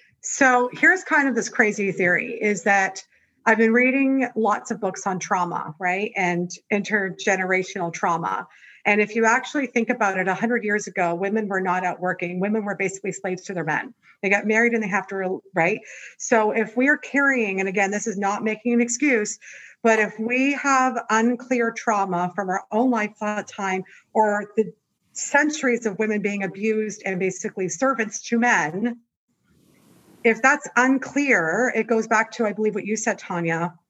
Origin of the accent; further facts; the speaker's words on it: Canada; now in United States; I'm Canadian. I'm here on a green card.